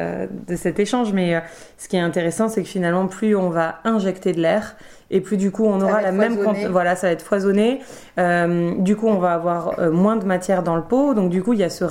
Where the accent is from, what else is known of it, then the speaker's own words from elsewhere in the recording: Bayonne, Nouvelle-Aquitaine, France; Alors, en fait, moi, je viens de Bayonne.